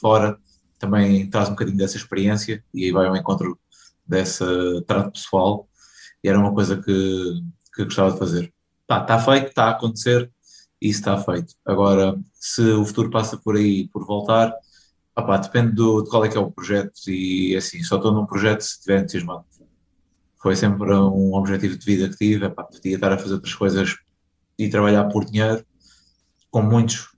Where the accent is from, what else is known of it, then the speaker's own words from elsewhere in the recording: Setúbal, Portugal; moved away as an adult; Sim, nasci e criado em Setúbal, toda a minha infância e juventude, até aos meus 24, quando saí para Lisboa.